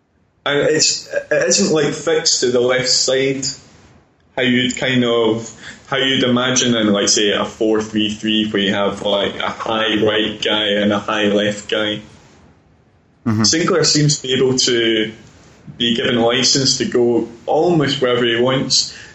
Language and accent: English; South East England, United Kingdom; I grew up in Buckinghamshire, just outside England.